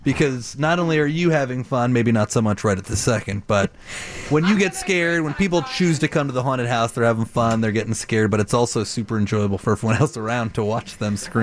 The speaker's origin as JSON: {"language": "English", "region": "Connecticut", "country": "United States", "tie": "born or raised there", "also_born_or_lived": "Texas", "said": "I grew up in the East Coast, Connecticut."}